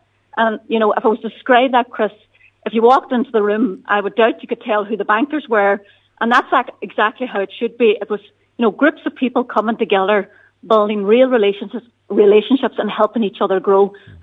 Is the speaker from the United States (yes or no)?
no; Ulster, Ireland; given that I'm from Donegal, born and bred, that's extremely important in Donegal